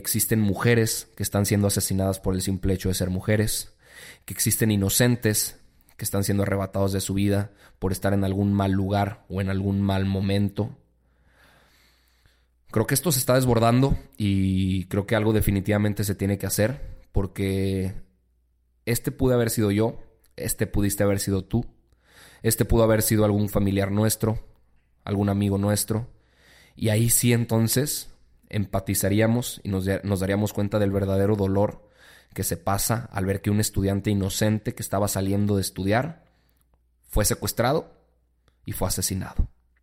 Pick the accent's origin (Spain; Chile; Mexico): Mexico; lo que celebramos como mexicanos